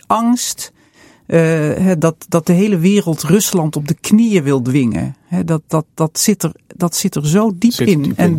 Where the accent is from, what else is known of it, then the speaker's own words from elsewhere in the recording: Netherlands; En ik zei, mevrouw, ik kom uit Nederland.